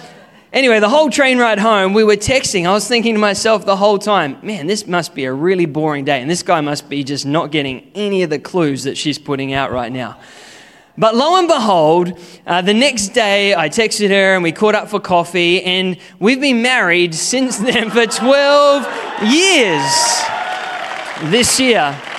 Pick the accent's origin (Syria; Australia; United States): Australia; Queensland; But I grew up in Queensland